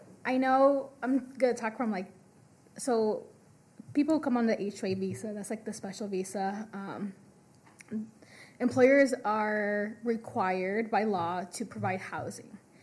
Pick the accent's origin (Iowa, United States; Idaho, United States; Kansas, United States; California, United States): Iowa, United States; Storm Lake; I'm actually from Storm Lake, Iowa. I don't know if anyone has heard of that little town.